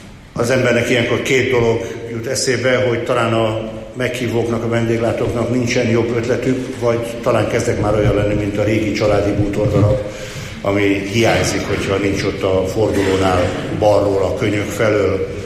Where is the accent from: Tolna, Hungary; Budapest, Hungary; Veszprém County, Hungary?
Veszprém County, Hungary; Veszprém; Mondom ezt én veszprémiként, ahol a mondulatot kinyomtatták annak idején.